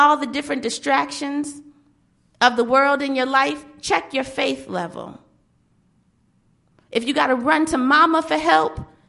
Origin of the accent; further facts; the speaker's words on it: Charleston, South Carolina, United States; But lo and behold, my first case was in the magistrate's court of North Charleston. We're from Charleston, South Carolina.